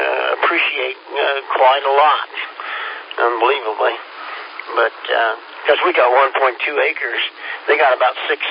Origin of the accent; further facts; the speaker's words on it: Kansas, United States; Yeah, well, I'm from Kansas, so I think you kind of get the idea that I feel the same way. We lived in town, but we was out to her mom's farm a whole lot